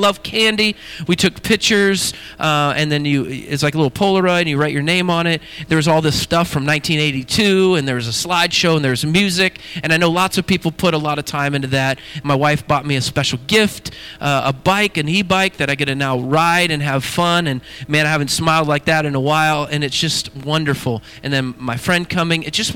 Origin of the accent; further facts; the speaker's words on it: West Coast, United States; I can say that because I grew up on the West Coast and I've heard it before.